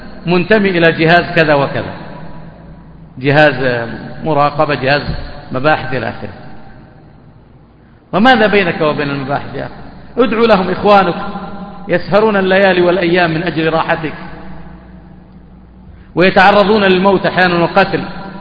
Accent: Saudi Arabia; وما فعلوا عندنا في مكة والمدينة والرياض والقصيم وغيرها

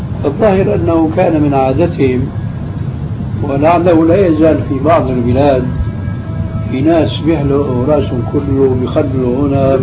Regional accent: Syria; هي كذا تعرف عندنا في سوريا

